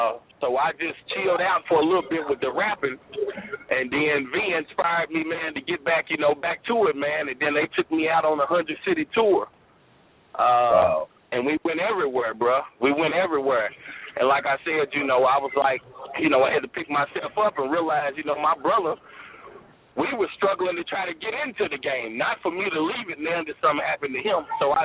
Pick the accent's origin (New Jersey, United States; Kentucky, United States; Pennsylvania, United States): Kentucky, United States; Hopkinsville; now in Franklin, United States; I'm from Hopkinsville, Kentucky, so I moved down to Franklin, Kentucky, man, just to try to get away from, you know, my old life